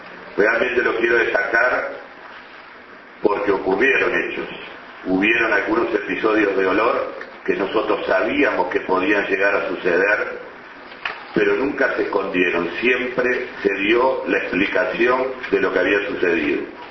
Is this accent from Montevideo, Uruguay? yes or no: no; Fray Bentos, Río Negro, Uruguay; especialmente para la gente de mi pueblo de Fraiventos